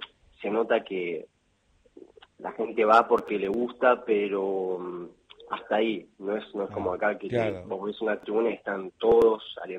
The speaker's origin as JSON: {"language": "Spanish", "town": "Carmen de Patagones", "region": "Buenos Aires Province", "country": "Argentina", "said": "yo soy de Carmen de Patagones"}